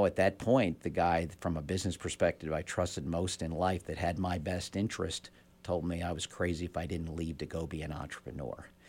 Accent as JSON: {"language": "English", "town": "Middletown", "region": "Ohio", "country": "United States", "tie": "born or raised there", "also_born_or_lived": "Cincinnati, Ohio", "said": "I was born in Cincinnati, Ohio in January of 1959. So those trying to do the math, that puts me at 59 years old as of last week. I was raised in Middletown, Ohio."}